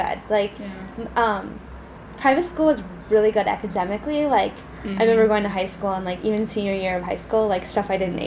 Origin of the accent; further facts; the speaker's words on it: Milwaukee, Wisconsin, United States; I was born in Milwaukee. That was the hospital, but I've always lived in Milwaukee.